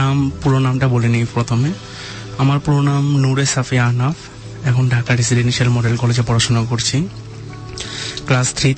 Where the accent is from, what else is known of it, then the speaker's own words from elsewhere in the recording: Jamalpur, Mymensingh Division, Bangladesh; আমার জন্ম জামালপুরে, একটি মফস্বল শহর, কিন্তু মফস্বল শহর হলেও আমি আমার সেই জামালপুর শহরটা, সেই শহরটাকে নিয়েই বেঁচে থাকতাম।